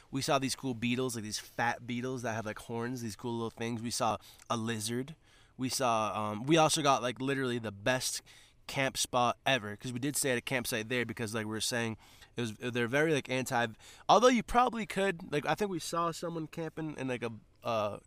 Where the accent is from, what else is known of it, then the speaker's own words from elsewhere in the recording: New England, United States; because we're from New England, we've become, like, very big national park enthusiasts.